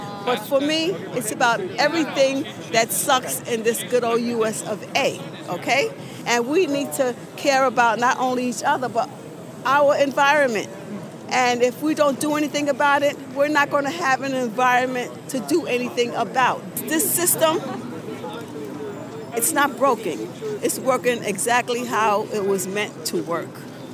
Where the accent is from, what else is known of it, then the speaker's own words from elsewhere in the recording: Staten Island, New York, United States; And to the younger ones … from the Forgotten Borough, Staten Island.